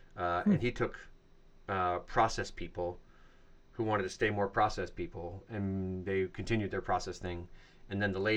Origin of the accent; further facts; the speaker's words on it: Chicago, Illinois, United States; born there; I was born in Chicago while they were